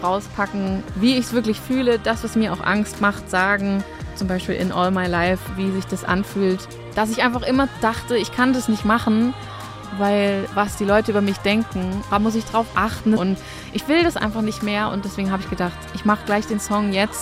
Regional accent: Mecklenburg-Vorpommern, Germany; Ich komme eigentlich aus Mecklenburg, aus einer Kleinstadt und habe da meine Anfangsmusikausbildung genossen

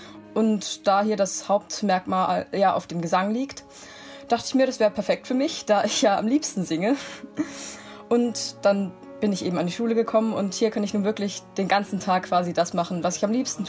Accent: Baden-Württemberg, Germany; Also ich komme ursprünglich aus Baden-Württemberg und ich habe mich in der 9. Klasse dazu entschieden, die Schule wechseln zu wollen.

